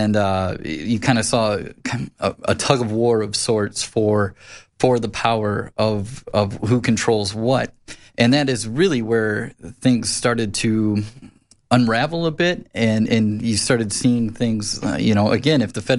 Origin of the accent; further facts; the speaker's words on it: Minnesota, United States; Well, when I moved down here from Minnesota, we bought a house with the Homeowners Association.